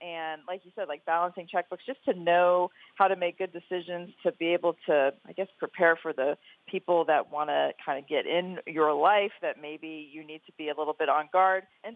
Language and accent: English; United States; born there; what we tend to forget as American-born people and fans